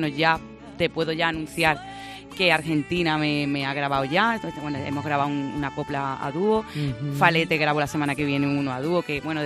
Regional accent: La Línea de la Concepción, Andalusia, Spain; que es de mi pueblo, de la línea

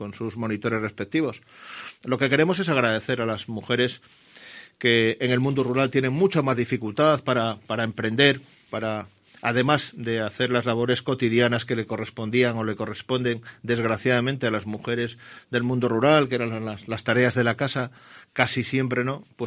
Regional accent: Camponaraya, Castile and León, Spain; se tiene en cuenta esta situación de mi origen, que soy del Bierzo, que soy de Camponaraya

